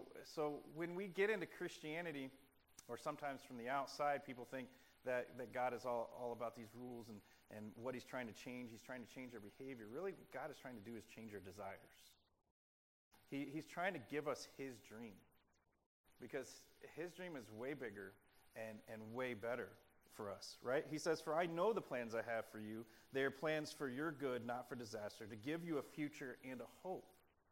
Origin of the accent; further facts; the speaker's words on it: Florida, United States; I grew up in Florida next to St. Augustine.